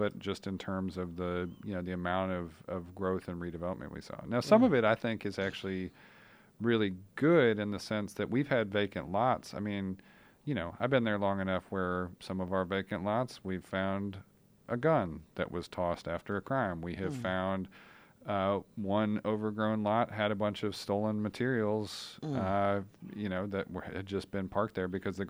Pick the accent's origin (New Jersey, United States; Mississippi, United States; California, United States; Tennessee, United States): Tennessee, United States; Nashville; I grew up in Nashville, but we moved over there when Whitney got into Meharry